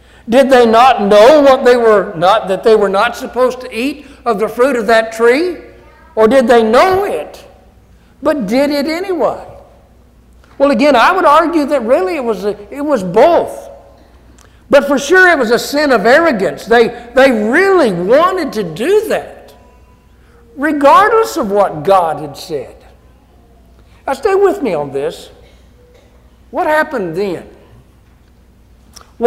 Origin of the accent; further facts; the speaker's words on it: Kansas, United States; moved away; also born or lived in California / Philippines; We used to tell people we're from Kansas when we lived in California or the Philippines or whatever. We're from Kansas.